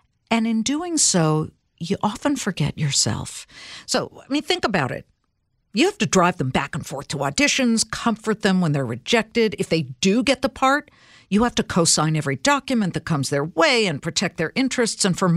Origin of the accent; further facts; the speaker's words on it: Los Angeles, California, United States; I grew up in Los Angeles. I saw so many of these people who live vicariously through their children.